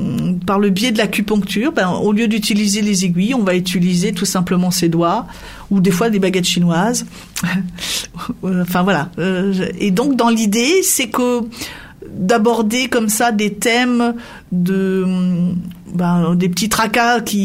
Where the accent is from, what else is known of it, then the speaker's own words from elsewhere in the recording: Saint-Martin-en-Vercors, Auvergne-Rhône-Alpes, France; moi qui suis issue de ce territoire, hein, je suis native de Saint-Martin-en-Vercors